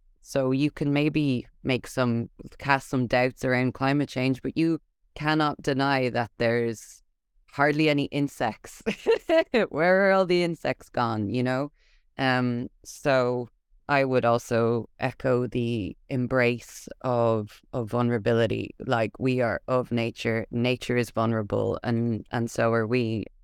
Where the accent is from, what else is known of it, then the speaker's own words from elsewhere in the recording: Ireland; maybe indicative of, you know, myself as an Irish person, that I really didn't have the language for the thing I was searching for.